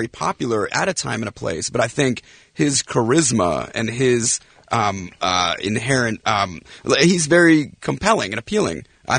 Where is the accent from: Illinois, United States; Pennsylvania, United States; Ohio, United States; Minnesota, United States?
Pennsylvania, United States; Philadelphia; growing up in Philadelphia as a kid that really wanted to move out to LA and you know dreamed of being successful as an actor